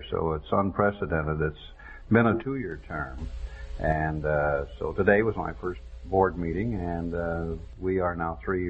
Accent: Denver, Colorado, United States; also born or lived in Pueblo; Well, I was born in Pueblo, raised in Denver, Colorado. Could never get a job in Denver.

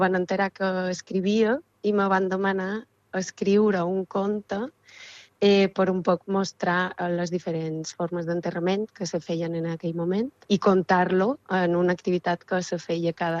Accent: Valladolid, Castile and León, Spain; Catalan is a second language; now in Mallorca, Spain; Vaig arribar, jo som de Valladolid, i vaig arribar aquí fa ja un parell d'anys, totalment per casualitat.

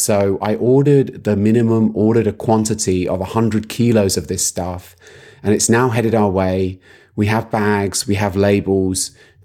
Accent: United Kingdom; And then fiber, because we're British, we don't spell it E-R. It's spelled R-E.

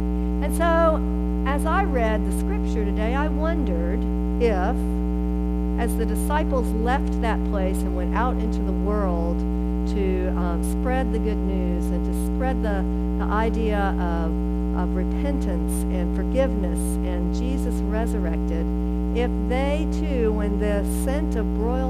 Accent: Atlanta, Georgia, United States; Also, when I was a child, I grew up in Atlanta, and we would visit Charleston.

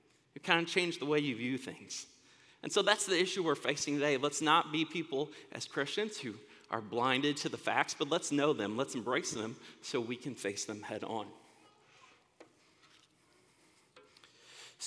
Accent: St. Louis, Missouri, United States; Well, I grew up in St. Louis, and it was 107.

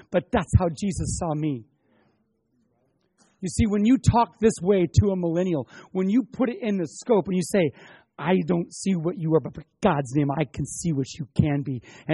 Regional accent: Coeur d'Alene, Idaho, United States; I grew up in Coeur d'Alene, Idaho, right across the pass from Kellogg, Idaho

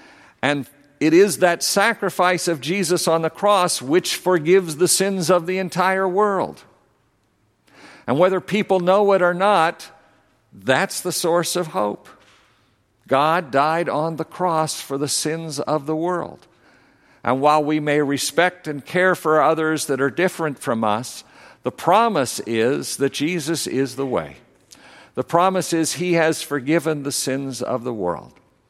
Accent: the South, United States; I remember growing up in the South and hearing preachers on the radio

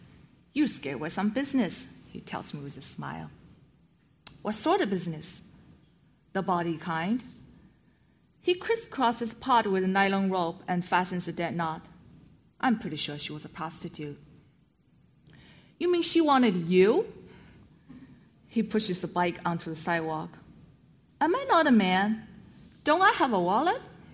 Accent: China; moved away as an adult; now in United States; I grew up in China and came to U.S. to study computer science.

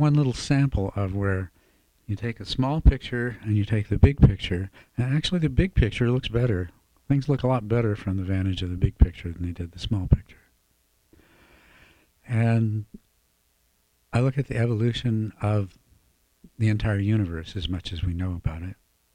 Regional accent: the South, United States; one of the most profound experiences of my life was growing up in the South

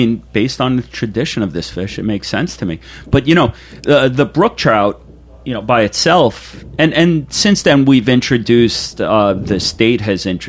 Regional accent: New York, United States; It was always a big deal for me out on Long Island, growing up on Long Island.

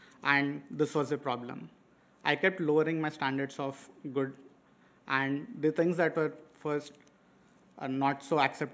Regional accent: Hyderabad, Telangana, India; English is a second language; I am the middle child of a Hindu family of five, and my hometown is Hyderabad.

